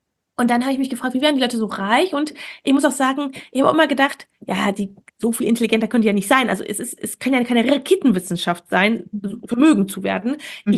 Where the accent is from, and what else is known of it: Wuppertal, North Rhine-Westphalia, Germany; born or raised there